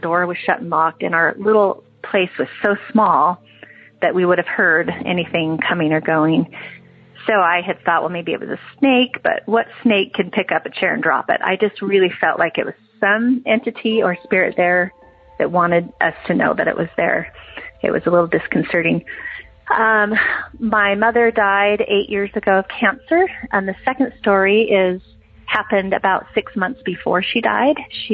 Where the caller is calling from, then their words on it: Idaho, United States; I'm calling from Idaho.